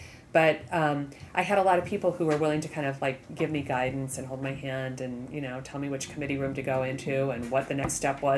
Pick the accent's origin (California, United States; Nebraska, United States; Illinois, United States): Nebraska, United States; Omaha; Yes. I grew up in Omaha, Nebraska.